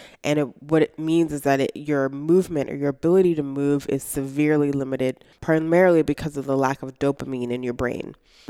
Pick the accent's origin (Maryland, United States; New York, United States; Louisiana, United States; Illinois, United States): Maryland, United States; Baltimore; now in Pittsburgh, United States; So I came to Pittsburgh. I'm not originally from here. I'm from Baltimore, and came here to get a PhD at Carnegie Mellon in organizational behavior in 2009.